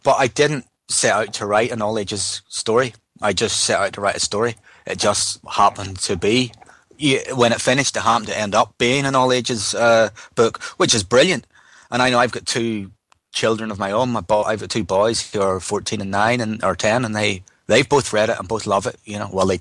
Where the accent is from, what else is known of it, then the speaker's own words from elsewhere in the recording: Ireland; now in Scotland, United Kingdom; I'm from Ireland. But I live